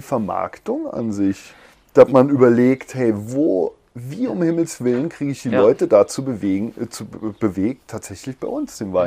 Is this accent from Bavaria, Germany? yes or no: no; Rhineland-Palatinate, Germany; seid ihr aber auch hier im Ort, in meiner Heimat praktisch